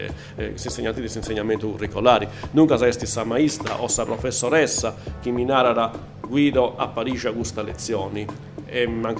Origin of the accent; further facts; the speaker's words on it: Rio Murta, Sardinia, Italy; also born or lived in Carbonia; Deo sono nato in Carbogna, ma pensavo e fatto umano in Rio Murta, sa che è una frazione del suo comune di Narcao.